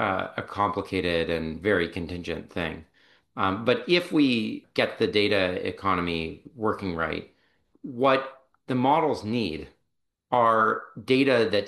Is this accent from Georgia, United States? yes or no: no; California, United States; I grew up in Silicon Valley, and I grew up in a very relentlessly neo-atheist family that was almost like a hate environment towards religious people.